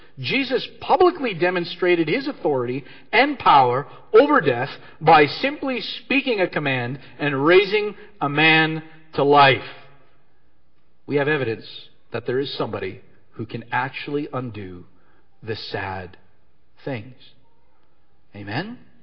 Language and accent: English; Timmins, Ontario, Canada; I'm from born and raised in Timmins, Ontario.